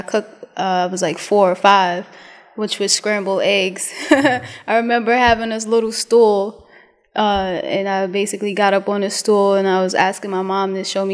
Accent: Brooklyn, New York, United States; I'm from Brooklyn, New York.

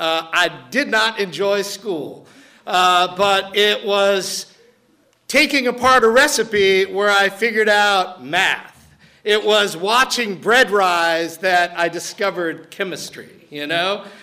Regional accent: New Orleans, Louisiana, United States; I was born and raised in New Orleans. I grew up literally above a nightclub on Bourbon Street, so I might have been better off being raised by wolves.

